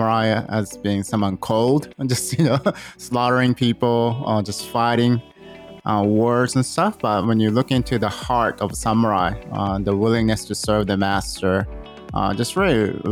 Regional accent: United States; Yeah, I grew up in America. Most of my friends were Christians

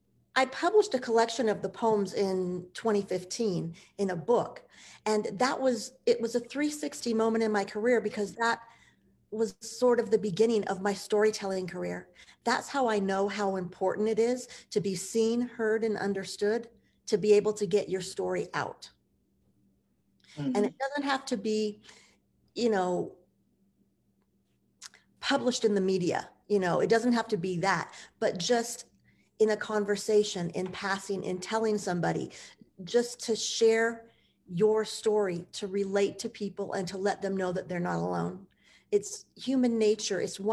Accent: Las Vegas, Nevada, United States; I was born and raised in Las Vegas. It's my town.

